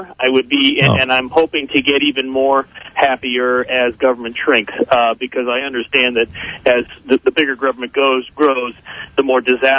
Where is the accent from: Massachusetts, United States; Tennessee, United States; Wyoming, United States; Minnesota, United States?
Massachusetts, United States; I'm from Massachusetts. The roads are horrible there, and the taxes are through the roof.